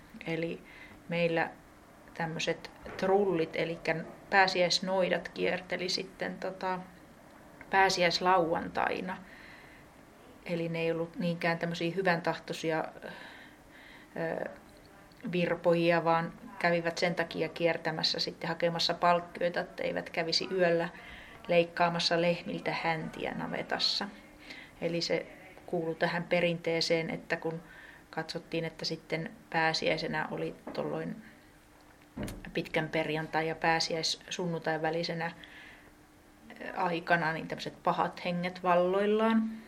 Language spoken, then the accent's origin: Finnish; South Ostrobothnia, Finland; Mä oon kotoisin tuolta Etelä-Pohjanmaalta